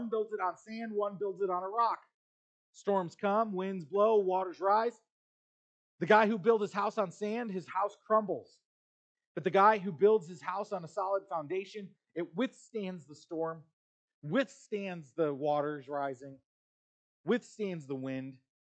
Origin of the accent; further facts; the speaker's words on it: Chicago, Illinois, United States; When I grew up in Chicago, that didn't happen because the root systems were much deeper.